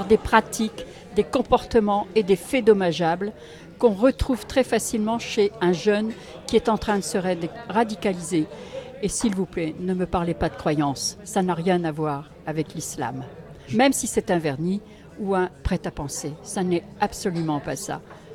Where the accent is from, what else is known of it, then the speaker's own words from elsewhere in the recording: France; now in Belgium; chez nous, en France